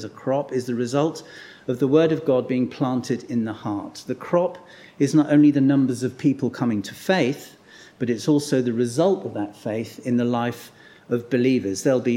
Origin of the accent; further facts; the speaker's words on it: Lowestoft, East of England, United Kingdom; many of them in my hometown of Lowestoft.